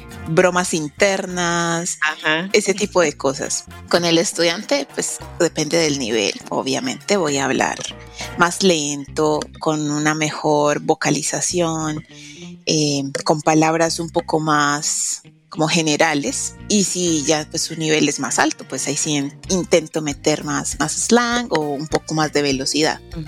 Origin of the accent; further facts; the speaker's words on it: Antioquia, Colombia; accent: paisa; se me sale el paisa y ahí sí hablo con acento paisa.